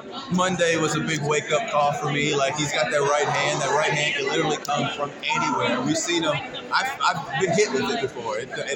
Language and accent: English; Kentucky, United States; because I'm from Kentucky, so like just that Mid-Eastern, Midwestern fandom of wrestling.